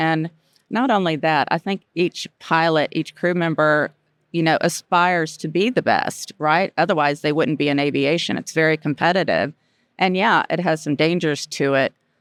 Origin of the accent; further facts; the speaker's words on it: United States; So I'm an American. I love aviation. I love flying. It's in my family.